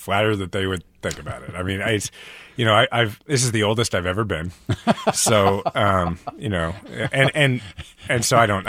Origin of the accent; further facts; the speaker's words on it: Kansas City, United States; whether it's here in my hometown of Kansas City or anywhere else in the country